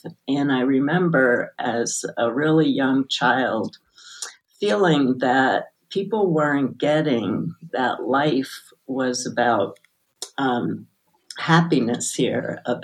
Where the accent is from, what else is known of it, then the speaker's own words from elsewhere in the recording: Brooklyn, New York, United States; born there; So I was born in Brooklyn, New York, back at a time when people were not doing spiritual work